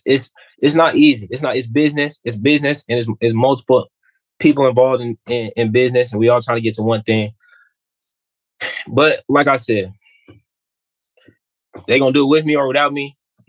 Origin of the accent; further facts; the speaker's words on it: Reno, Nevada, United States; No, I'm from Reno, Nevada.